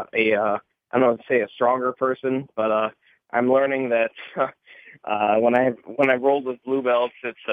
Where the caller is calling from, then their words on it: Wisconsin, United States; Hey, it's … from Wisconsin.